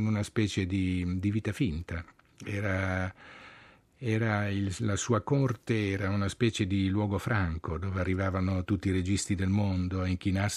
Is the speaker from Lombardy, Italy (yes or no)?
no; Pesaro, Marche, Italy; ha sentito dalla mia inflessione così che ero dalle sue parti, non proprio romagnolo perché io sono di Pesaro, però insomma a pochi chilometri.